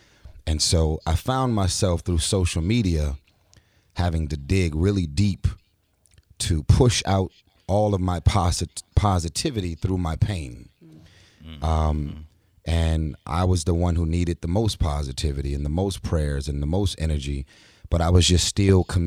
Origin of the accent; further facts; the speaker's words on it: Los Angeles, California, United States; I feel like being born and raised in South Central